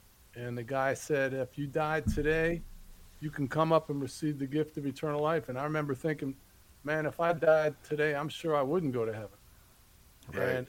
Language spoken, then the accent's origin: English; New Jersey, United States; now in North Carolina, United States; I did. I grew up in Jersey.